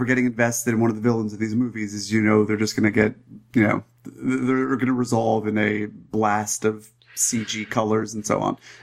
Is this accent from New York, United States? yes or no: yes; New York, United States; As someone who's lived in New York his entire life, I should have a better New York accent on tap.